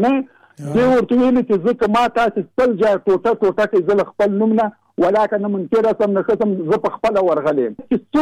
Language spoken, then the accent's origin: Pashto; Jalalabad, Nangarhar, Afghanistan; زه د جلال آباد.